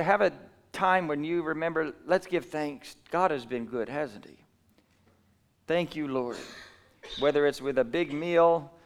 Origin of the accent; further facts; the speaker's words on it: New Zealand; I grew up when I was really young here in New Zealand. You know, I grew up mostly in New Zealand